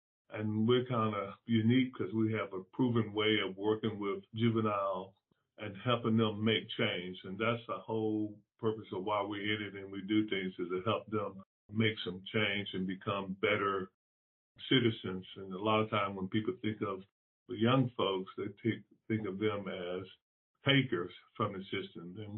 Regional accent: Newport News, Virginia, United States; I grew up in New Paneuse, Virginia, and a lot of folks helped me.

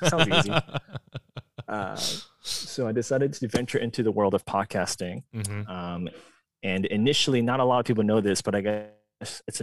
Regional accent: United States; You know, I grew up in America.

